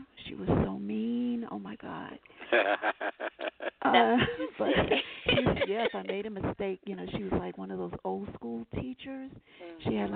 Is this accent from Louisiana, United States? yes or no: no; New York City, New York, United States; because growing up in New York, it's still the same. It's such a melting pot of so many different cultures